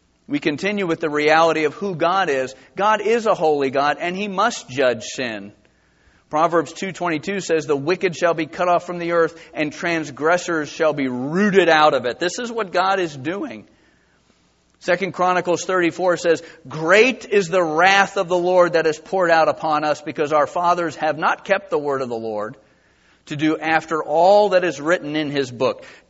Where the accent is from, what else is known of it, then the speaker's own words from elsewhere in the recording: Ireland; But I could say, listen, it's because I'm Irish.